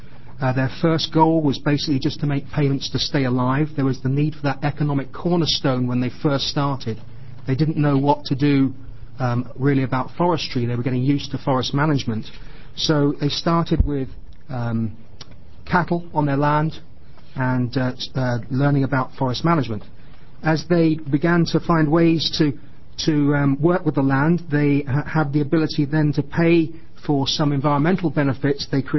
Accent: England, United Kingdom; I am not local. I come from England

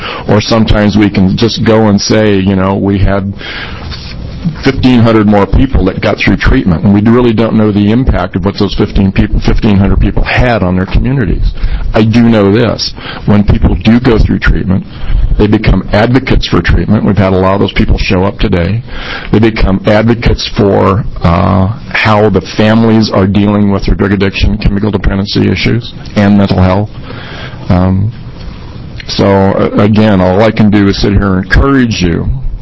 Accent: Portland, Oregon, United States; I am from Portland, Oregon.

